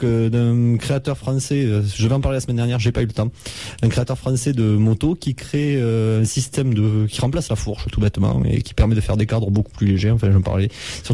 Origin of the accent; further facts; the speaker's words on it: France; puisqu'ils passent devant les Français, nous sommes des Français